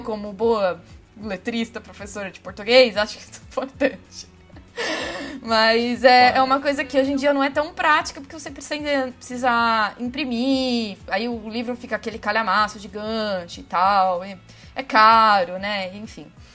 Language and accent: Portuguese; São Paulo, Brazil; Eu sou de São Paulo, tenho 27 anos